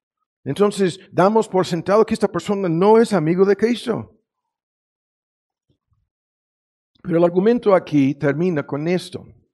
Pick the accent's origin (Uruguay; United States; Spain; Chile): United States; Spanish is a second language; me equivoqué, soy gringo, hablo mal el español